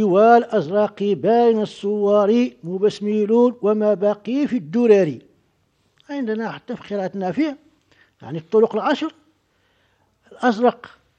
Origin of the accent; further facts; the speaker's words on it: Morocco; ما خذ به عندنا في المغرب والذي وجدنا أشياخنا عليه